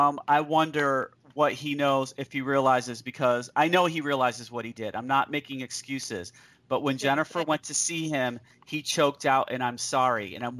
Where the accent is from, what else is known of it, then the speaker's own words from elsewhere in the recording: Syracuse, New York, United States; Oh, Syracuse, New York.